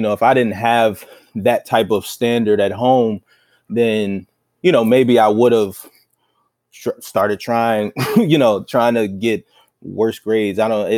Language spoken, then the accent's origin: English; Baltimore, Maryland, United States; I'm a kid from Baltimore.